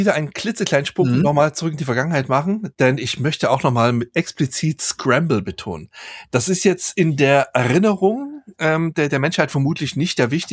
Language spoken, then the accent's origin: German; East Germany, Germany; born or raised there